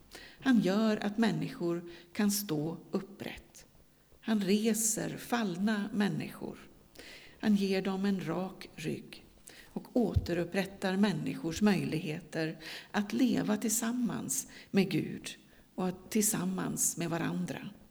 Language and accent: Swedish; Dalarna County, Sweden; jag är ju Dalkulla egentligen.